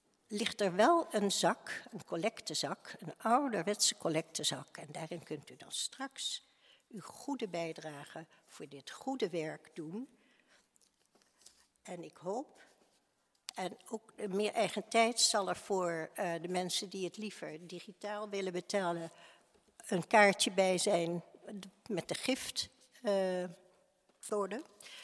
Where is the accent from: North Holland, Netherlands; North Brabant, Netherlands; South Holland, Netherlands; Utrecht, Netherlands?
North Holland, Netherlands; Haarlem; now in Deventer, Netherlands; Als klein meisje wonend in Haarlem kan ik me herinneren dat tijdens de kersttijd op verschillende plekken in onze stad muziek werd gemaakt.